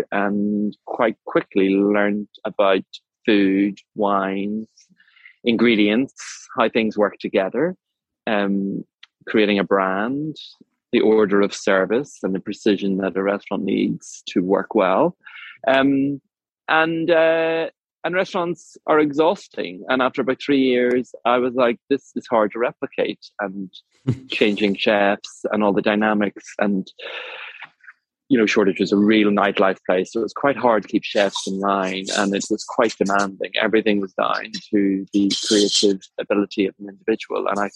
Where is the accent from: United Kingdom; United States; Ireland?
Ireland; I am an Irishman